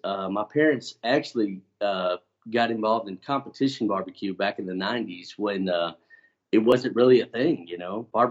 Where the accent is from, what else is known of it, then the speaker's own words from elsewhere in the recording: Katy, Texas, United States; No, I actually grew up in Katy, Texas, down south, outside of Houston.